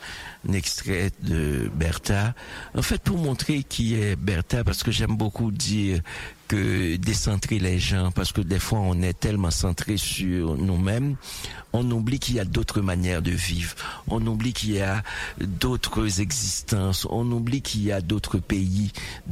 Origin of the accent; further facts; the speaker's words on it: Haiti; Je viens d'Haïti, j'arrive ici et je me fais des amis.